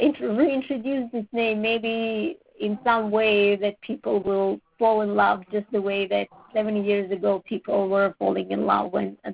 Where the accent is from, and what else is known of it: Armenia